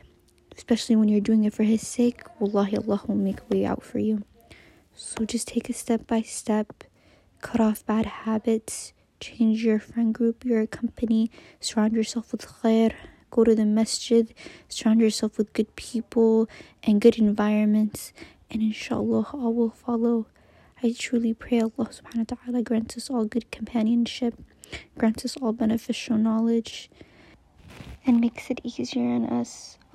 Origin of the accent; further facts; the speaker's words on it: United States; and I'm from America.